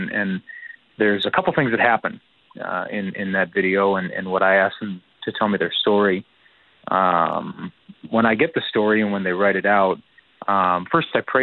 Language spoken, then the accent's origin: English; St. Louis Park, Minnesota, United States; Yeah, I grew up here in St. Louis Park, Minnesota.